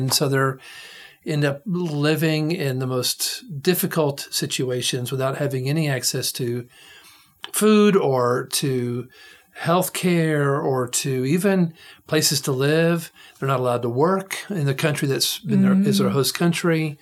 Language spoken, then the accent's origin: English; Georgia, United States; I'm from Georgia, and so we're supposed to have